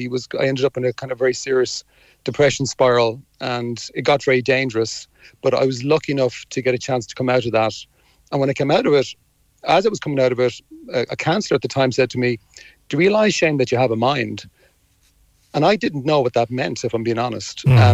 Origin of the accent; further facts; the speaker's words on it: Ireland; as an Irish person, you know, you can kind of sometimes listen to this stuff about the mind.